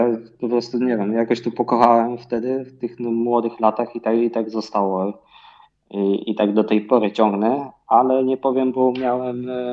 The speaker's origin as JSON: {"language": "Polish", "town": "Szczecin", "region": "West Pomeranian Voivodeship", "country": "Poland", "tie": "born or raised there", "said": "Moje pierwsze zawody triatlonowe, to tak mi się wydaje, to właśnie chyba były u mnie w Szczecinie. Tam właśnie, tam gdzie się wychowywałem, tam właśnie wystartowałem na tych pierwszych zawodach"}